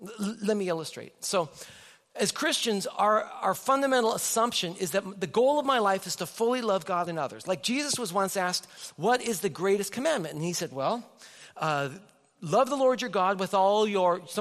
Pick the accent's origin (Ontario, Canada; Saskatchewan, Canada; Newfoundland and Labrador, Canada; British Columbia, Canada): British Columbia, Canada; Nelson; my hometown of Nelson, British Columbia.